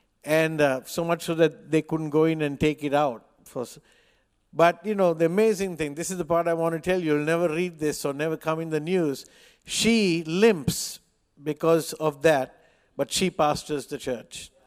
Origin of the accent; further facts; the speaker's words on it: Colombo, Western Province, Sri Lanka; I come from Colombo, Sri Lanka.